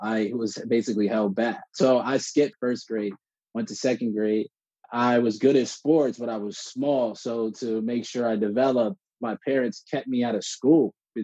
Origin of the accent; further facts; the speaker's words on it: South Orange, New Jersey, United States; I'm one of seven. I grew up in South Orange, New Jersey.